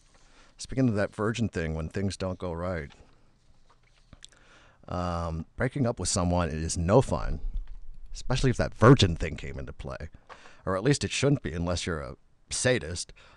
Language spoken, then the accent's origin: English; Chicago, Illinois, United States; I'm from Chicago.